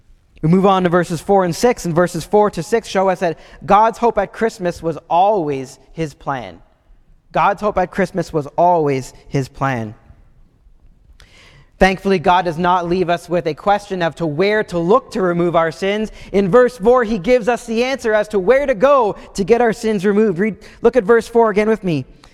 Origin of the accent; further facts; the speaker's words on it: Ottawa, Ontario, Canada; I grew up in Ottawa. I have a couple brothers.